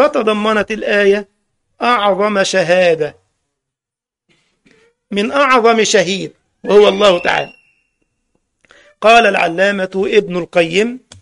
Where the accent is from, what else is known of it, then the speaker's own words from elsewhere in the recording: Egypt; زي كلمه البص عندنا في مصر يعني النظر، عند اهل تونس يعني ايش؟